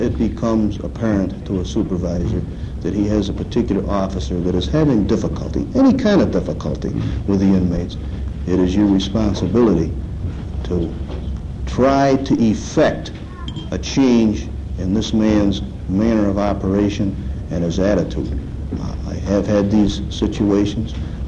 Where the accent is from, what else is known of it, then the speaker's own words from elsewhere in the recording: Attica, New York, United States; also born or lived in Buffalo; I was born in Buffalo. I was educated at Attica High School.